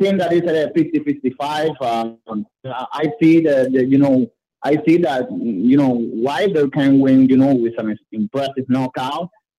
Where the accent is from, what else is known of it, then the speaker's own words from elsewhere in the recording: Cuba; now in Miami, United States; I'm Cuban.